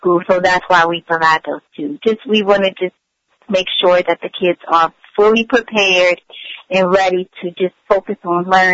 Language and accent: English; Washington, District of Columbia, United States; So I grew up, I'm a native Washingtonian, as you mentioned, and I grew up in Southeast D.C., early in the Ward A community